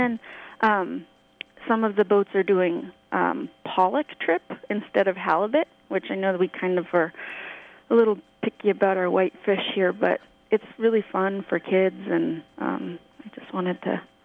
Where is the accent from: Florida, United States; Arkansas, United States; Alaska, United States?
Alaska, United States; Homer; I'm a mom from Homer, and I just wanted to clarify about the half-day charters